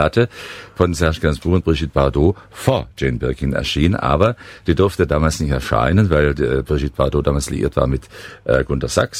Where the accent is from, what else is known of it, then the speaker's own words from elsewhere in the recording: Cologne, North Rhine-Westphalia, Germany; ich komme aus Köln.